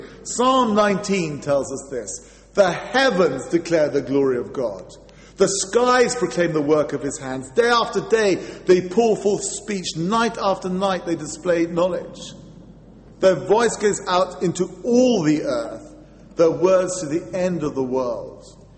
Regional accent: England, United Kingdom; I had a really kind of abused childhood, being an Englishman, being thrashed by the Welsh all through the 70s.

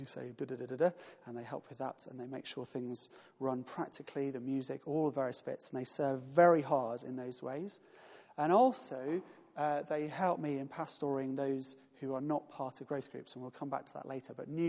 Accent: United Kingdom; we as British people are very good at saying, oh yes, tell me what you need and I'll help.

